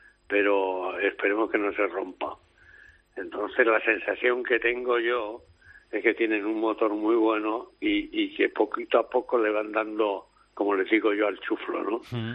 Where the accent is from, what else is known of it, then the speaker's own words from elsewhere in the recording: Pozuelo, Spain; en el taller de mi pueblo, en Pozuelo, un mecánico normal no lo hace.